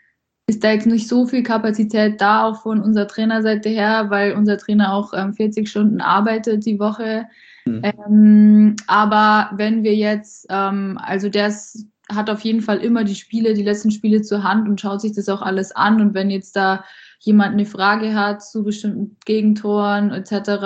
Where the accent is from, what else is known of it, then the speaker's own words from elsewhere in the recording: Landshut, Bavaria, Germany; also ich habe da einen Team, mit der bin ich zusammen in Landshut schon aufgewachsen